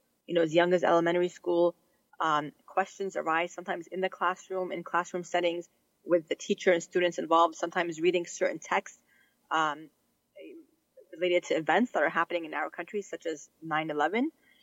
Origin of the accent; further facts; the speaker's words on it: Panama City, Florida, United States; also born or lived in Northern Virginia; now in Charlotte, United States; I'm new to Charlotte, I should say. I grew up in the Panhandle in Panama City, Florida, and then for the last 12 years prior to last year, I was in the D.C. suburbs, Northern Virginia.